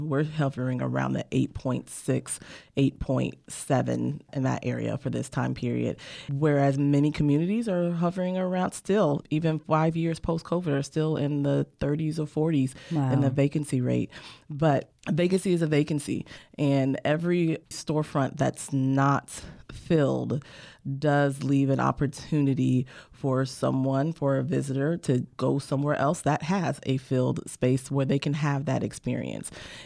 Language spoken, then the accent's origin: English; Ohio, United States; moved away as an adult; now in San Luis Obispo, United States; I did leave to go back to my home state of Ohio and went to grad school, completed my program there, and then moved back in 2006.